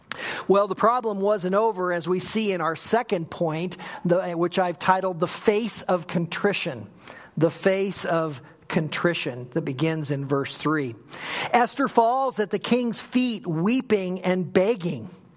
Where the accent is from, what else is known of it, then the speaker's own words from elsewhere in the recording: Sun Valley, United States; Living and growing up in Sun Valley, I saw a lot of that.